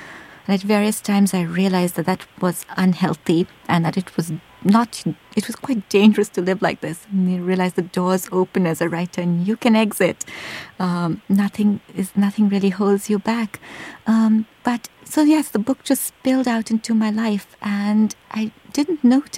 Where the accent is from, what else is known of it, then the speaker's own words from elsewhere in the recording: India; I say, yes, I am from India.